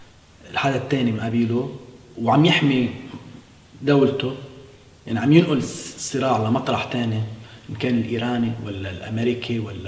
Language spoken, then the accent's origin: Arabic; Lebanon; عندنا بلبنان